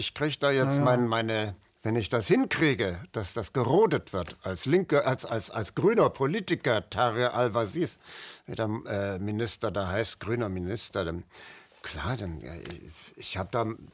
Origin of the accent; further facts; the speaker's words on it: Flensburg, Schleswig-Holstein, Germany; ich bin dann am Werftarbeiterviertel aufgewachsen in Flensburg, ne? In so einem richtigen Industriegebiet.